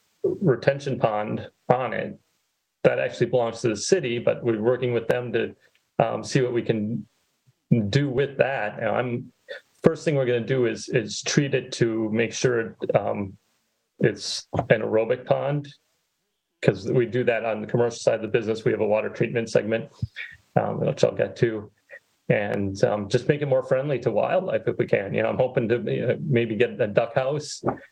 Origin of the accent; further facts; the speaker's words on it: Manitowoc, Wisconsin, United States; also born or lived in Chicago / Baltimore; I grew up in Manitowoc, went to school, high school at Lincoln, went to college in Chicago, worked in Chicago, then Baltimore, Washington area for a while, then back to Chicago for a few years.